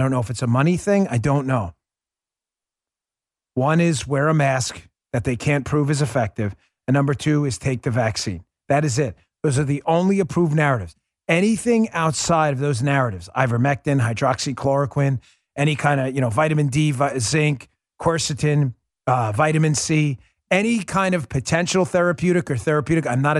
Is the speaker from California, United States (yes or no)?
no; New York, United States; I grew up in New York.